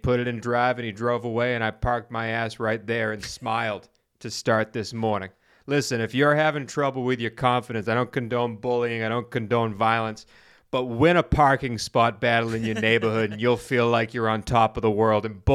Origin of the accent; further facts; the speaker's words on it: East Weymouth, Massachusetts, United States; Now, again, I grew up in East Weymouth, Massachusetts.